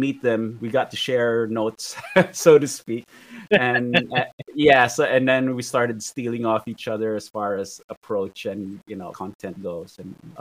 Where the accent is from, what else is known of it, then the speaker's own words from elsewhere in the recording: Philippines; as with being Filipino and how that affects my approach to music, I improvise a lot.